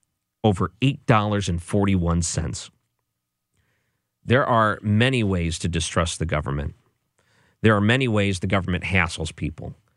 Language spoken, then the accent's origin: English; Detroit, Michigan, United States; When I lived in Detroit, I grew up in Detroit.